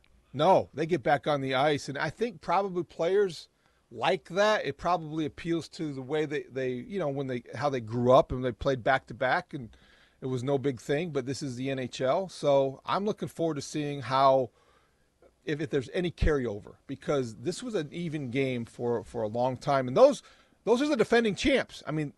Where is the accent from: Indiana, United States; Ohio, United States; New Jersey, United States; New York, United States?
Indiana, United States; Well, I grew up in Indiana, Molly.